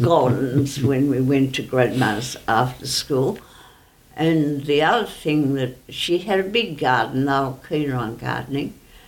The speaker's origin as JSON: {"language": "English", "town": "Horsham", "region": "Victoria", "country": "Australia", "tie": "born there", "said": "I was born in Horsham, Victoria, in, I think it was Wesley Private Hospital."}